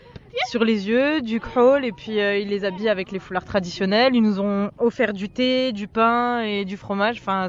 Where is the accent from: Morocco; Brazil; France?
Morocco; Oujda, Oriental; Moi, je suis plus du nord-est, originaire du nord-est, à Oujda.